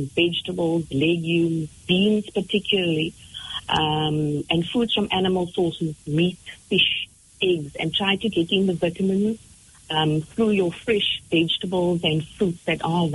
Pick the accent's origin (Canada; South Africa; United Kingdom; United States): South Africa; Port Elizabeth, Eastern Cape; I grew up in Port Elizabeth, in a suburb, a multicultural suburb of Malabar.